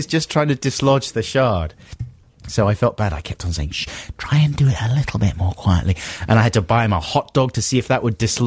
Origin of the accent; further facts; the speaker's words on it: Canberra, Australian Capital Territory, Australia; Canberra.